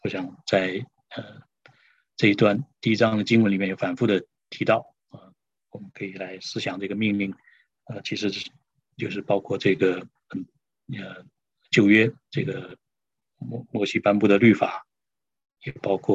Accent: China; 就像我们中国人也常常讲师父这个父是父亲的父，对不对？

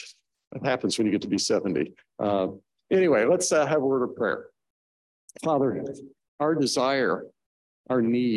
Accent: United States; Because, yeah, I'm an American. I'm supposed to work for the good of my country.

